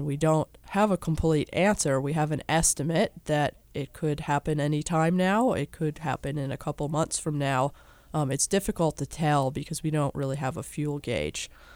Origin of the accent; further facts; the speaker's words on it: Massachusetts, United States; I just happened to be lucky, and the town that I was growing up in Massachusetts, the middle school there had a planetarium